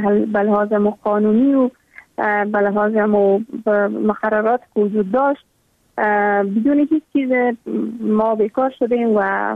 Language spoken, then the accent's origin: Persian; Afghanistan